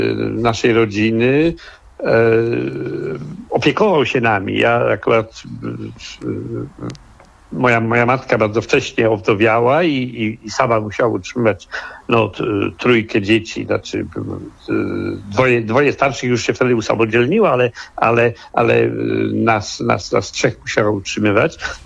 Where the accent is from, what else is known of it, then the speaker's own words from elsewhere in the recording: Sieradz, Łódź Voivodeship, Poland; to jest ulica, na której ja się urodziłem i na której do matury mieszkałem.